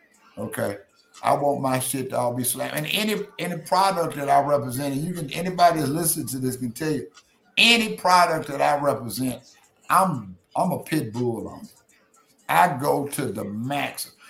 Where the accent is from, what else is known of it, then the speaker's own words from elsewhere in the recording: Texas, United States; Because I come from a rural part of the country. I come from East Texas and farm country.